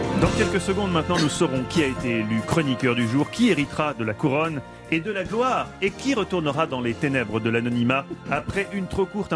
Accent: Switzerland; C'est ce que je demande à ma mère à chaque fois que je rentre chez moi en Suisse.

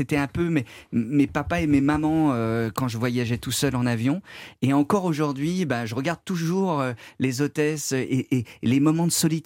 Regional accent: Hauts-de-France, France; Ouais, j'ai grandi en Picardie de 3 à 13 ans à peu près, près de Compiègne.

